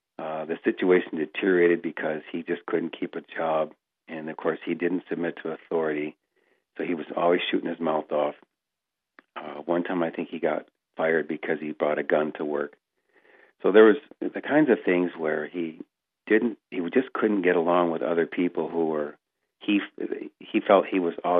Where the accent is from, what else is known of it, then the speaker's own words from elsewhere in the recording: Michigan, United States; now in Anchorage, United States; Well, originally from Michigan, not too far from the Grand Rapids area.